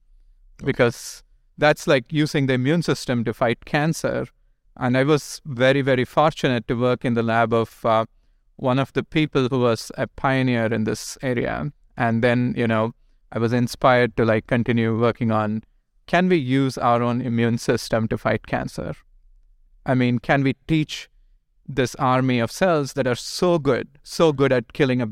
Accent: India; moved away as an adult; I grew up in India.

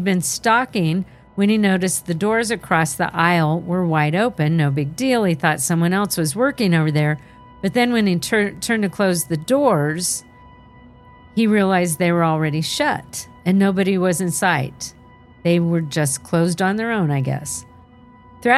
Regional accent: Tennessee, United States; It's growing up in Rowan, R-O-A-N-E, County, Tennessee. Rowan.

